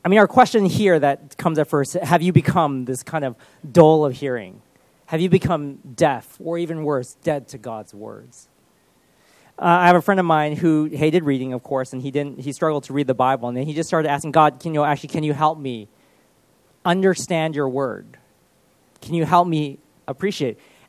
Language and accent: English; United States; Growing up in the States, because I had grown up and went to a church for the most of my life, I had thought I knew it all.